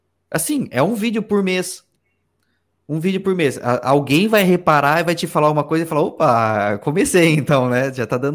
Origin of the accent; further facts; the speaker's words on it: São Paulo, Brazil; born there; eu nasci no interior de São Paulo e por muito tempo eu tive vergonha do meu sotaque.